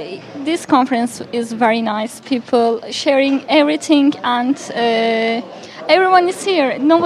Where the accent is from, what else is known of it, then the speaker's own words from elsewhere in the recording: Turkey; English is a second language; PhD student at Anadolu University. I'm coming from Turkey